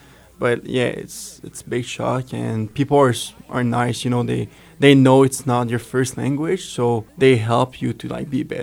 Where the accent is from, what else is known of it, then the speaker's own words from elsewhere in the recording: Saint-Jérôme, Quebec, Canada; I'm from Montreal, Saint-Jérôme, so 45 minutes from Montreal. It's up north, so it's a small town. I mean, bigger than Renfrew. It's like 80,000 people.